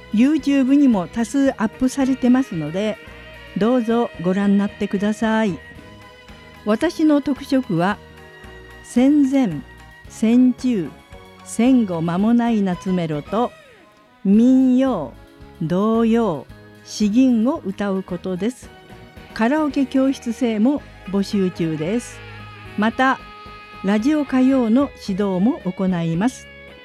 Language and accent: Japanese; Kagoshima, Japan; はじめに出身地は鹿児島県です。